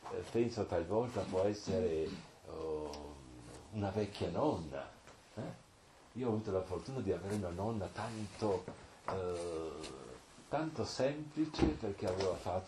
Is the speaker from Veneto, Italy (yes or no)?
yes; Veneto, Italy; io vengo dal Veneto di origine